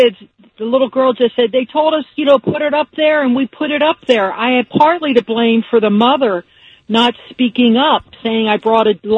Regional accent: Philadelphia, Pennsylvania, United States; now in California, United States; I'm from Philly, like you.

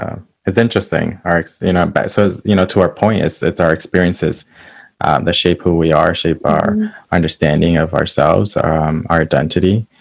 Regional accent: United States; I grew up in mostly in the United States. I didn't grow up in Puerto Rico, like my cousins did.

